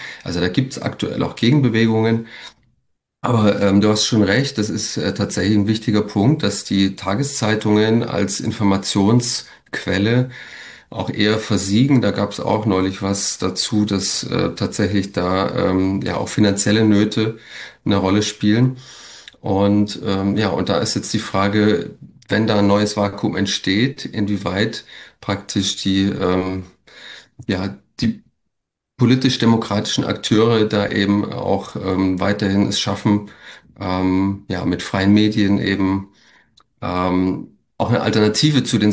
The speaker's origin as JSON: {"language": "German", "region": "Saxony", "country": "Germany", "accent": "Saxon", "said": "ich musste mir meinen sächsischen Akzent auch hart abtrainieren. Das war, ne, manchmal kommt das auch ein bisschen als Klangfarbe noch durch."}